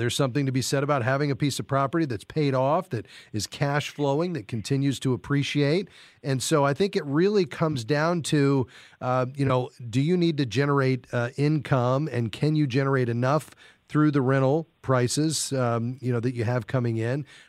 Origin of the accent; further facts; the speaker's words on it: Fort Lauderdale, Florida, United States; Edlene is in my hometown where I grew up, Fort Lauderdale, Florida.